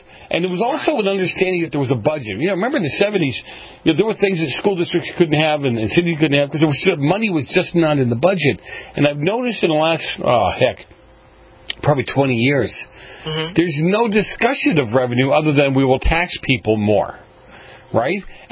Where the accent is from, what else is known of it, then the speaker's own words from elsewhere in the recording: Boston, Massachusetts, United States; and from Boston.